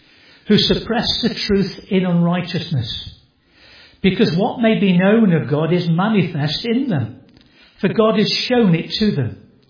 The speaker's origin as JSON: {"language": "English", "town": "Stoke-on-Trent", "region": "West Midlands", "country": "United Kingdom", "said": "I come from Stoke, as many as you do as well."}